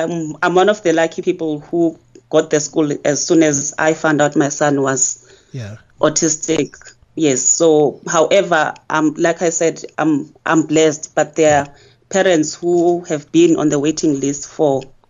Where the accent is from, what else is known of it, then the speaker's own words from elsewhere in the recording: Matatiele, Eastern Cape, South Africa; now in Durban, South Africa; But if for some reason I had to relocate back to Matatiel, I wouldn't get a school for my son.